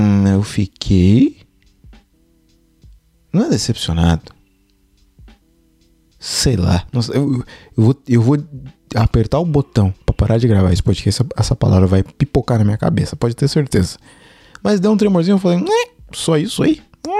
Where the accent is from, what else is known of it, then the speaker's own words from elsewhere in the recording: Carapicuíba, São Paulo, Brazil; now in Japan; Porque eu sou de Carapicuíba, né, cara?